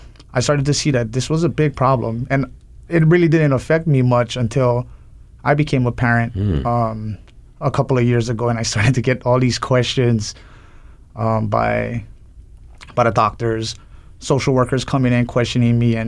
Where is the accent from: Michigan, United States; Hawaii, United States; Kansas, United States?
Hawaii, United States; Well, I grew up on the Big Island. I'm the second child of six.